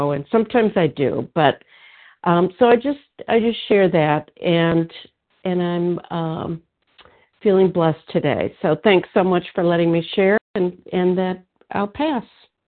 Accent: Illinois, United States; I'm from Illinois

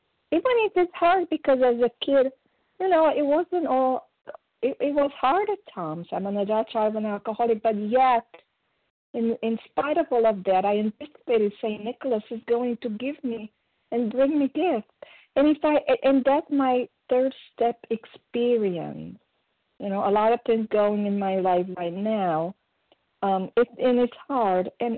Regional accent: Romania; English is a second language; now in United States; I'm from Romania, and in Eastern Europe

